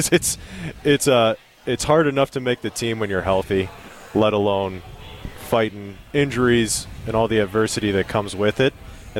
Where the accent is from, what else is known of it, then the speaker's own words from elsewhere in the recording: Cleveland, Ohio, United States; I grew up in Cleveland, Ohio.